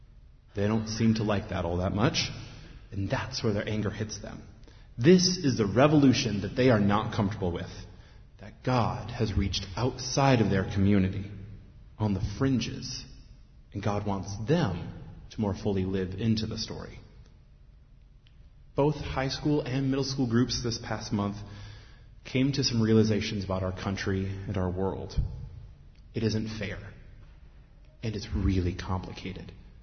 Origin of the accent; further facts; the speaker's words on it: United States; It makes me, as a Christian and as an American, look at our country and say